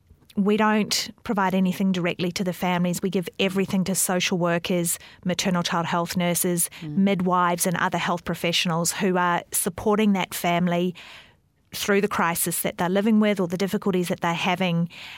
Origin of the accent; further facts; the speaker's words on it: Wellington, New Zealand; Yeah, I did grow up in the Wairarapa, which is near Wellington in the country, great grape-growing region.